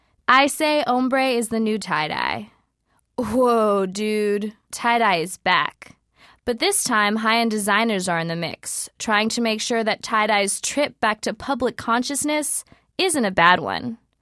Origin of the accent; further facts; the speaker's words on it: Berkeley, California, United States; But a high-end tie-dye is pretty shocking in my hometown of Berkeley, California